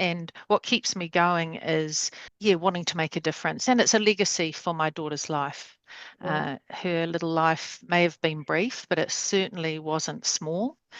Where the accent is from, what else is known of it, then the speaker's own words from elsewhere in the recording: Dunedin, Otago, New Zealand; now in Porirua, New Zealand; no Otipotiaho. I grew up in Dunedin, and kei te Porirua aho e noho ana ināinei. I live in Porirua, just north of Porirua City, overlooking the beautiful Pāwatahanui Inlet.